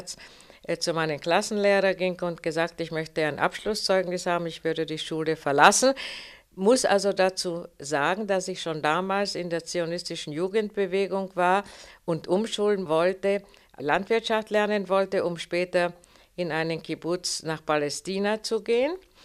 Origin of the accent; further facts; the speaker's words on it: Olomouc, Olomouc Region, Czechia; Ich komme aus der Tschechoslowakei, aus Mähren, aus der Stadt Olmütz, und bin doppelsprachig groß geworden. Ich bin in die tschechische Volksschule gegangen und habe die jeweilige Klasse privat Deutsch zu Hause gelernt